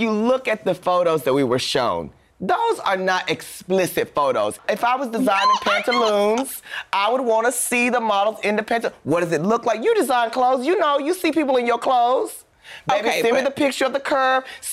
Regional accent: Paris, Texas, United States; Listen, my mother grills. Okay, we're from Paris, Texas.

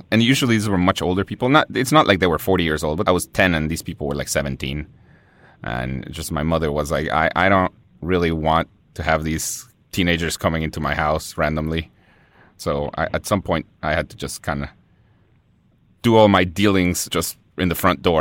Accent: Guatemala City, Guatemala Department, Guatemala; now in United States; Guatemala is a very poor third world country. And, you know, when I was growing up, it turns out that there was a civil war going

